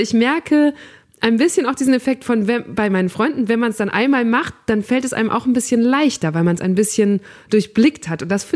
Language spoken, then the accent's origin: German; North Rhine-Westphalia, Germany; ich komme aus ländlichen NRW, aus Münsterland